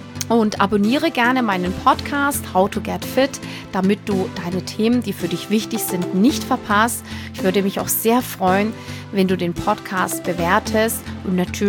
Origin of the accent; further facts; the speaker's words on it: Northern Germany, Germany; So ganz trocken als Norddeutscher.